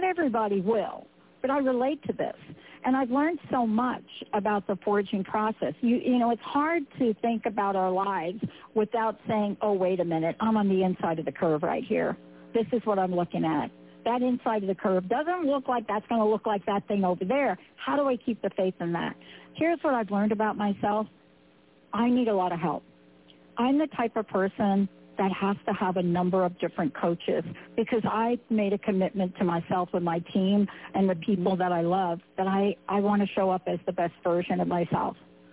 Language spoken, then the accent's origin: English; East Coast, United States; I grew up on the East Coast, and my dad would be like the daily grind every day, daily grind, you know, get on subway, daily grind.